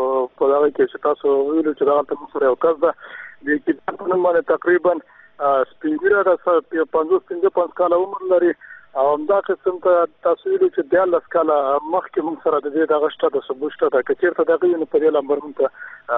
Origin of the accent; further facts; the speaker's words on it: Nangarhar, Afghanistan; زما تلاکم د ننګرهار ولایت د بیسودنه.